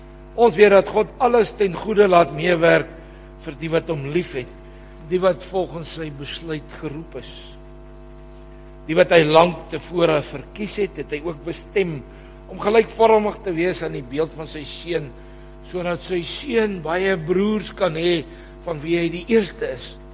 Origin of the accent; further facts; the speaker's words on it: Potchefstroom, North West, South Africa; Ek het as kind op school in Potch groot geword met een kinderhuis daar in die omgeving.